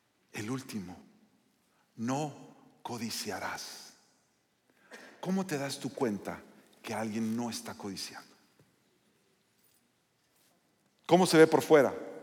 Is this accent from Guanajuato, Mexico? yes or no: no; Torreón, Coahuila, Mexico; nosotros somos del norte de México, y cuando estamos, Daniel es de Reynosa y yo soy de Torreón, entonces cuando estamos juntos nos sale más el acento.